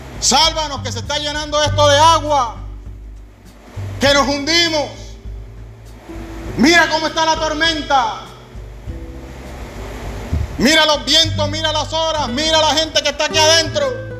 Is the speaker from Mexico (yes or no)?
no; Puerto Rico; ¿Cuánto más nosotros que como buenos puertorriqueños vivimos en el ay bendito?